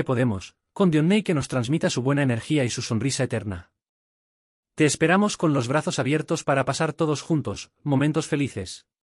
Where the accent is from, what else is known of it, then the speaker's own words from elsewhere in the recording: Guadalajara, Jalisco, Mexico; Soy de Guadalajara, Jalisco. Y llegué aquí al Hotel Princess hace un año y medio.